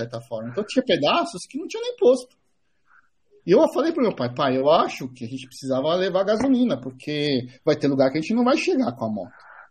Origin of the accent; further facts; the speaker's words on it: Los Angeles, California, United States; Eu sou de Los Angeles, né?